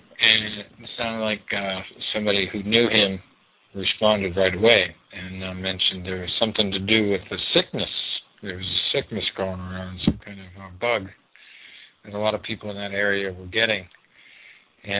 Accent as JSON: {"language": "English", "town": "Dorchester", "region": "Massachusetts", "country": "United States", "tie": "born or raised there", "said": "when he came to my hometown where I grew up, Dorchester, Massachusetts."}